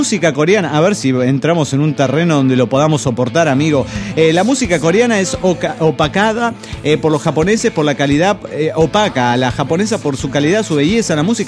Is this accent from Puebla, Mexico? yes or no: no; Toluca, State of Mexico, Mexico; Soy el caballero de Toluca.